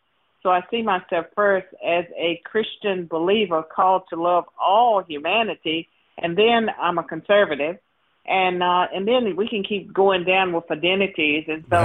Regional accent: Virginia, United States; I was born and raised in Virginia. Virginia has always had its racial struggles and racial challenges.

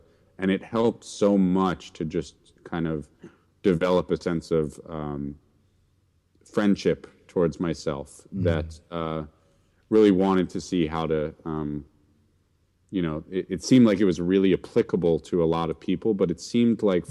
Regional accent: New York City, New York, United States; And so I grew up in the Shambhala community, mostly in New York City.

